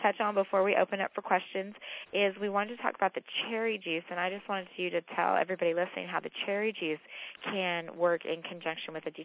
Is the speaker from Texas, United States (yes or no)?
yes; Texas, United States; And remember, I'm from Texas, and I grew up on meat and cheese and sugar and not a whole lot of vegetables